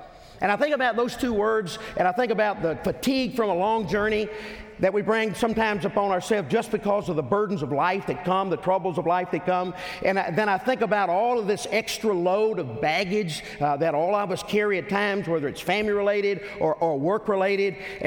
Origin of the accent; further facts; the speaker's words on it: Tennessee, United States; I was born and raised in Tennessee.